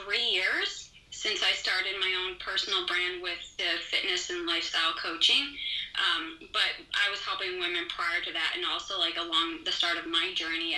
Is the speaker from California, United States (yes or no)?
no; Buffalo, New York, United States; moved away; No, actually, I moved here about 15 years ago. I'm originally from Western New York in the Buffalo, New York area.